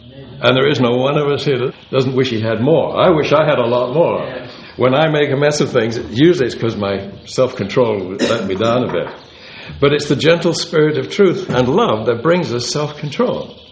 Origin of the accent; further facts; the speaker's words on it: England, United Kingdom; since I grew up in England.